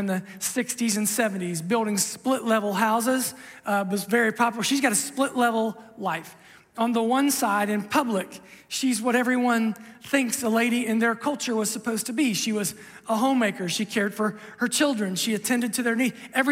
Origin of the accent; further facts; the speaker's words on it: Ohio, United States; I've told you before, I grew up in Southern Ohio, and in my family, and maybe even the surrounding community